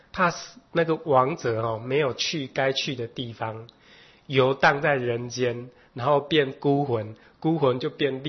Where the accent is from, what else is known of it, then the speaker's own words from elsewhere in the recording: China; 我们中国人是非常讲究厚葬，非常讲究丧礼的这些仪式。